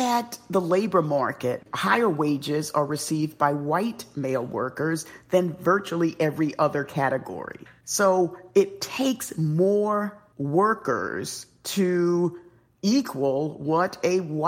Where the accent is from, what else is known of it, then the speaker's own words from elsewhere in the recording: Bronx, New York, United States; I born and raised in the South Bronx